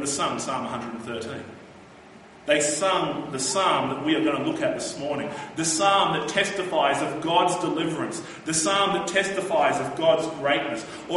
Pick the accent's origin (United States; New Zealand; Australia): Australia; Now, I'm an Aussie. I love my country.